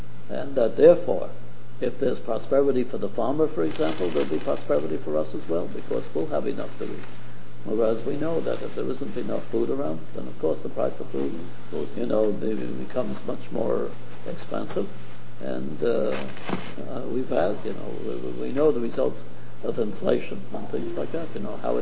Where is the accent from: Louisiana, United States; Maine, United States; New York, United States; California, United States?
New York, United States; I grew up in Harlem. We were very poor.